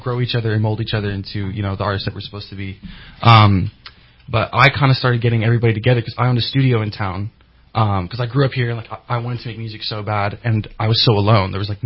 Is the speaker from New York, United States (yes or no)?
no; San Diego, California, United States; born there; I was born in San Diego, but I went to high school here.